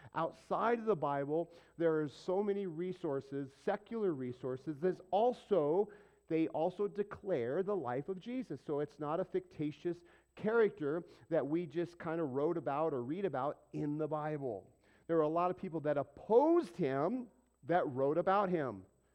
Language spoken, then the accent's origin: English; England, United Kingdom; Spanish is, in my opinion, because I'm English, backwards.